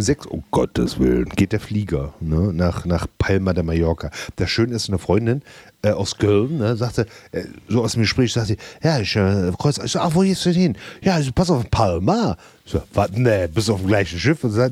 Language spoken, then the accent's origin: German; Austria; wir kommen aus Österreich, wir sind 6 Leute zwischen 67 und 73.